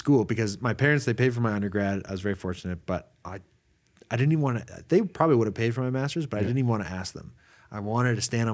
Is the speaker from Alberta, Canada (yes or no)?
yes; Calgary, Alberta, Canada; now in Sweden; I'm from Calgary and I'm here living in Sweden. Yeah, I'm very proud of Calgary.